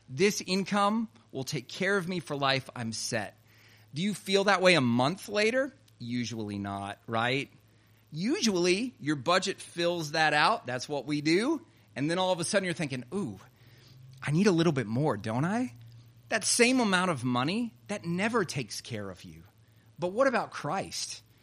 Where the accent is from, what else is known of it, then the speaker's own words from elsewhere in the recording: South Carolina, United States; Happened in South Carolina, my home state.